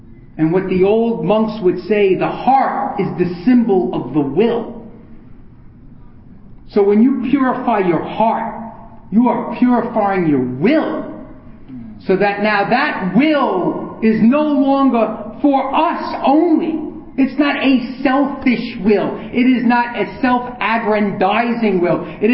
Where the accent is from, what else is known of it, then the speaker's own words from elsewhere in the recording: New York, United States; And I'm from New York, so we're chronically stimulated.